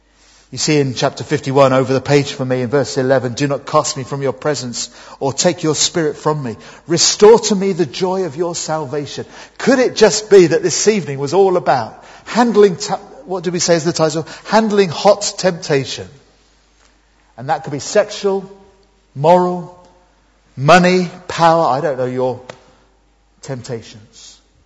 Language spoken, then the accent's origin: English; United Kingdom; But hey, we're just British, most of us at least.